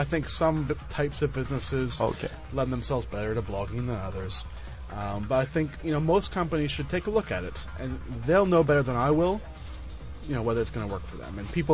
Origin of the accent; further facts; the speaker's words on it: Canada; first language German; English is a second language; German's my first language, and I'm French Canadian, right? So English isn't really my first language.